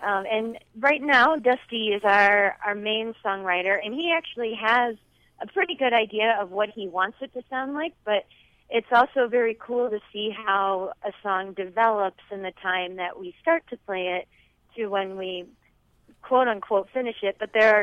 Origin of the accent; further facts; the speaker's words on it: Michigan, United States; also born or lived in West Virginia / Colorado; Well, I was born in West Virginia, but I spent growing up in Michigan, actually. So I went through most of elementary, middle, high school, college, all in Michigan, and then moved out to Colorado